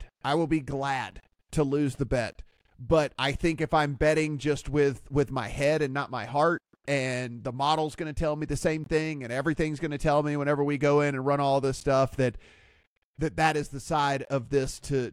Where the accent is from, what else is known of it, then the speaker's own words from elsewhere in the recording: United States; I hate to say it as an American, as a proud American.